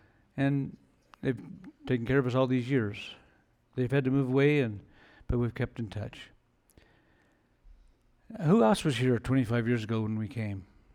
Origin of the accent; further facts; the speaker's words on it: California, United States; born there; I was born in California. I had California roots. My family lived in Hesperia.